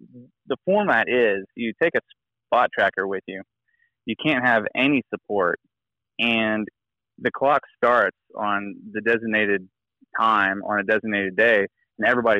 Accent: Arkansas, United States; now in Lander, United States; So I moved to Lander 10 years ago. I moved here from Arkansas, where I grew up.

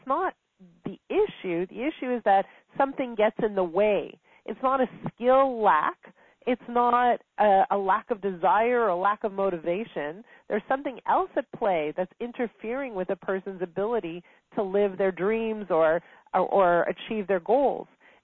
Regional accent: Montreal, Quebec, Canada; I grew up in Montreal, and I got married quite young. I got married at the age of 20

